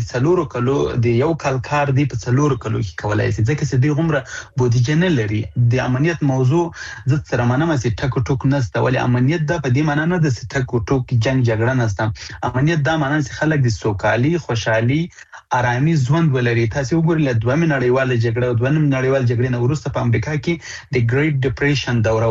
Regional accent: Afghanistan; زه د افغانستان د یو بچی په صفت باندې د دې وطن د یوزوی په صفت

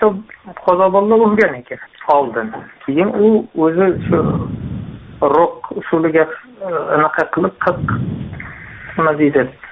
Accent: Chirchiq, Tashkent Region, Uzbekistan; Men Chirchiqdan.

